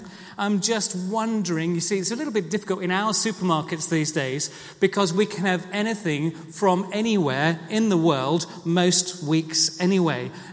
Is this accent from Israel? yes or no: no; South India, India; I grew up in South India and was used to a lot of these tropical things